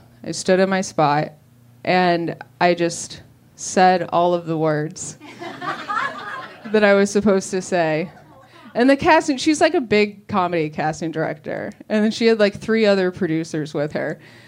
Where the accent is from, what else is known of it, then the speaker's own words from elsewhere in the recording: Chicago, Illinois, United States; And when I came out here from Chicago... In Chicago, there's no acting.